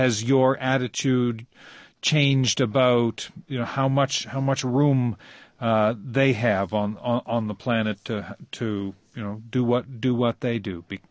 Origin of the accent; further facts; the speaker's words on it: Massachusetts, United States; I'm an American from Massachusetts?